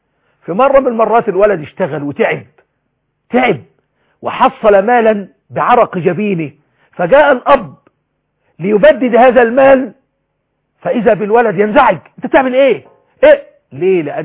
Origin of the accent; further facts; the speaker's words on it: Egypt; بلدنا مصر